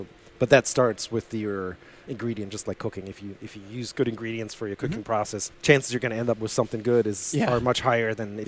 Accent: Germany; growing up in Germany, had never heard

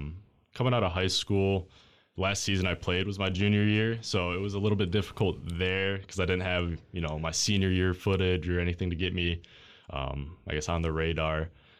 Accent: Waterford, Michigan, United States; I love the Waterford area. It's pretty much like a central location for a lot of different places. We're right mm-hmm. next to Clarkston, Pontiac, mm-hmm. Walt Lake. So I loved growing up there.

